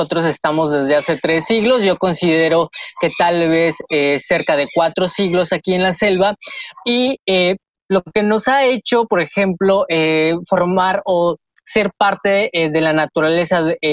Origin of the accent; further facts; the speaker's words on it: Mexico; compartirlo y enamorarnos más de nuestra cultura como mexicanos.